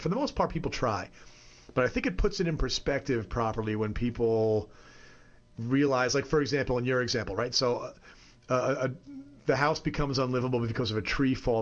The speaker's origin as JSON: {"language": "English", "region": "New York", "country": "United States", "said": "So I'm from New York."}